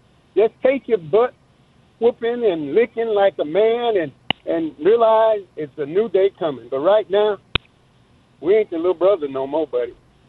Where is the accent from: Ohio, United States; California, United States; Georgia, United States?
Georgia, United States; I'm from Georgia, Georgia fan, Georgia grad